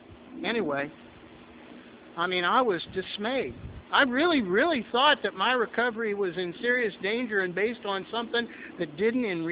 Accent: Ohio, United States; Now, I'm from Ohio. 4 degrees ain't too bad, and I never saw the Pacific Ocean

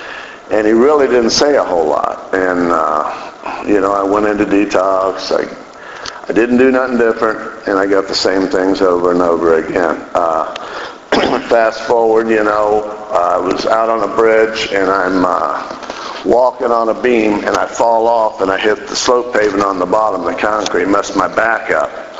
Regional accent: Fort Myers Beach, Florida, United States; I grew up pretty much on Fort Myers Beach, and as young, I played baseball a lot.

